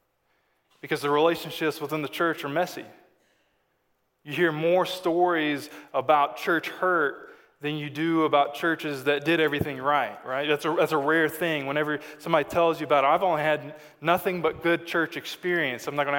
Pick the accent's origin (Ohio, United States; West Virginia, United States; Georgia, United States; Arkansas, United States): Arkansas, United States; I'm from Arkansas, and being equipped and learning something